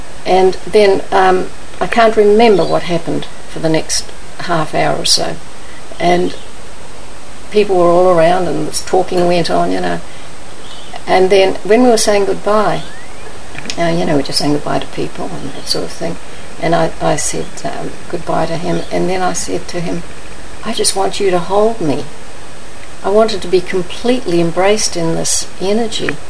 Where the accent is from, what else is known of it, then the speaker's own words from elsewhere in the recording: Leigh, Auckland, New Zealand; I'm from Auckland, actually North Auckland, a little place called Lee, and it's a fishing village.